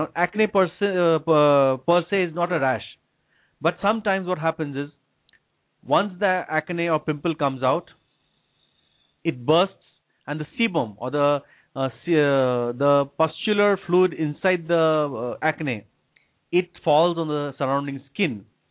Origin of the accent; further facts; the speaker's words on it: India; I've been born and brought up in India. Right from birth, I've been here.